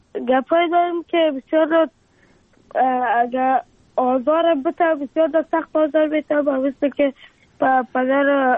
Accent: Afghanistan; افغانستان و وطن خودم را بسازم

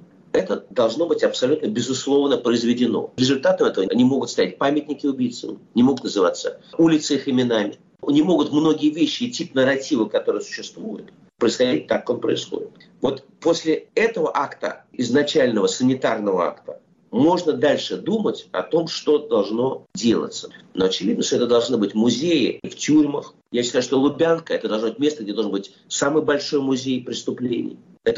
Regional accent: Russia; moved away; Я бы вырос в России, прожил там все-таки очень много лет своей жизни.

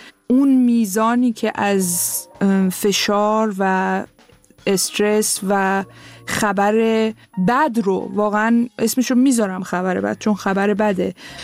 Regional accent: Tehran, Tehran Province, Iran; born there; من تهران به دنیا آمدم. پدر مادرم هم تهران به دنیا آمدن، ولی بخش بزرگی از خانواده 75% آذری هستن.

